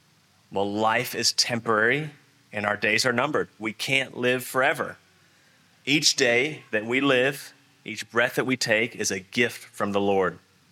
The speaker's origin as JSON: {"language": "English", "country": "United States", "said": "Many of my friends that are in my stage of life back in my home country in the U.S. are on maybe their third or fourth home"}